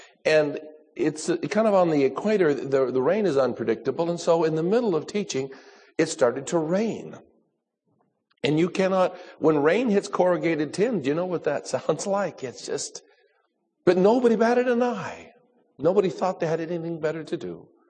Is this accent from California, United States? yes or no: yes; California, United States; now in Sacramento, United States; when I was from Southern California, when I was an assistant pastor, and I got called to go to Sacramento to plant a church 20-some years ago.